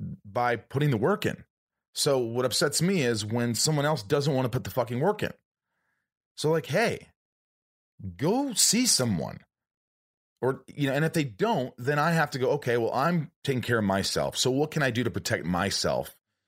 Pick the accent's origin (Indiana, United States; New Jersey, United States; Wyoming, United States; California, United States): Indiana, United States; also born or lived in New York; No, I grew up in Indiana, but I was born in New York.